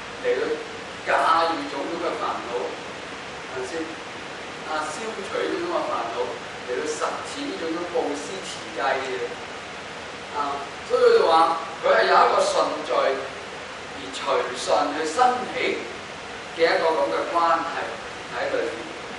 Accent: China; 即係我哋中國人咧就叫訓古人的事。

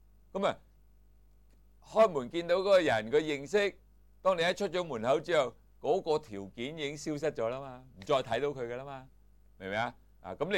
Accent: China; 所以我们中国人说心不在焉，视而不见的

